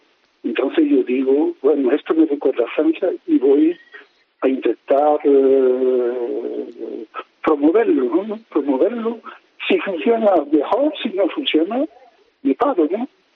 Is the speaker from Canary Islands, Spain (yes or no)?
no; Málaga, Andalusia, Spain; Cuando me jubilé, yo soy de Málaga